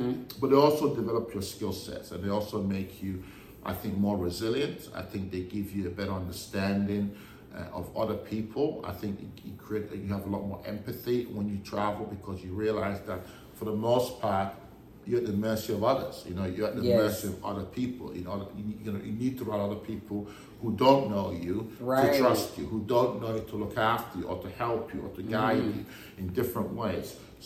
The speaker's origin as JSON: {"language": "English", "country": "Nigeria", "tie": "born or raised there", "also_born_or_lived": "Germany", "said": "besides growing up in Nigeria, that my formative years in Nigeria"}